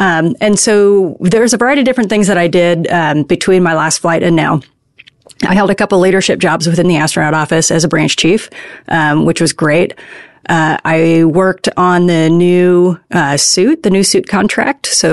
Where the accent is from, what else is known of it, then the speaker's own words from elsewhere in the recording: Spokane, Washington, United States; I grew up in Spokane, Washington. It was really ideal childhood, ideal place to grow up.